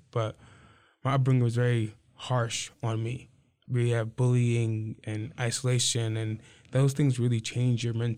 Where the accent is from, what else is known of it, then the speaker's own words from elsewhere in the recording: Lansing, Michigan, United States; born there; also born or lived in Louisiana; I was born in Lansing, Michigan. I moved to Louisiana for a few years, came back.